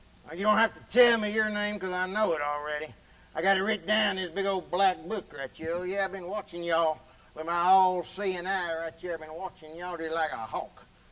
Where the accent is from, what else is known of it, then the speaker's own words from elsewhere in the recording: Atlanta, Georgia, United States; I'm from Atlanta, Georgia. I'm an actor.